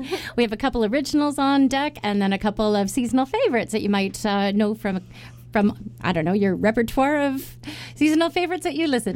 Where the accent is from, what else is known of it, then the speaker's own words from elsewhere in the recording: West Vancouver, British Columbia, Canada; I am from West Vancouver.